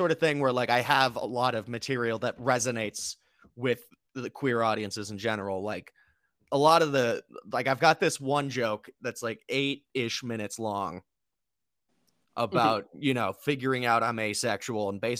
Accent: Eugene, Oregon, United States; people like who knew me from Eugene, like before I moved, 'cause I'm from Eugene originally.

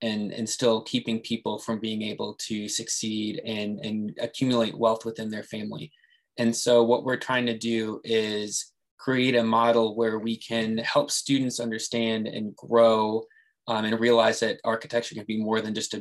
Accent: Wisconsin, United States; I grew up in the Door Peninsula in Wisconsin.

